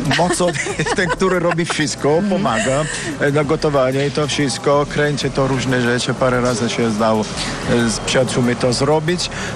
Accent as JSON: {"language": "Polish", "region": "Apulia", "country": "Italy", "second_language": "Polish", "said": "W naszym regionie, takiej Puglia, 800 kilometrów, a tu de facto urodziłem się nad morzem."}